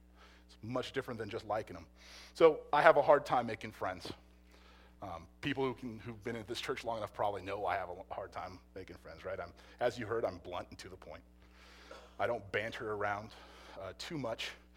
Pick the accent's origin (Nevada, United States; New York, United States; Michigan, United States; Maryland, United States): Nevada, United States; Las Vegas; Man, I was born and raised in Vegas, right? I didn't know racism.